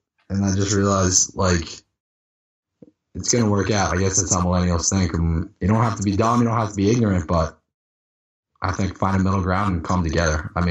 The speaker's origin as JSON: {"language": "English", "town": "Boston", "region": "Massachusetts", "country": "United States", "said": "No. They just moved here, my parents. I'm from Boston."}